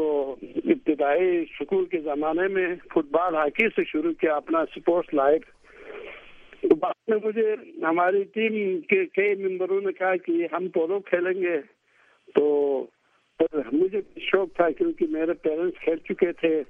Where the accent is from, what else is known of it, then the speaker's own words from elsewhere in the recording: Gilgit, Gilgit-Baltistan, Pakistan; آپ نے تعارف میں یہ بتا دیا. میں گلگت سے تعلق رکھتا ہوں